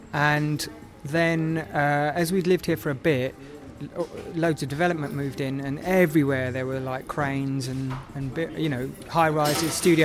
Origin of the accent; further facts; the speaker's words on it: South East England, United Kingdom; Yeah, I was brought up in Kent.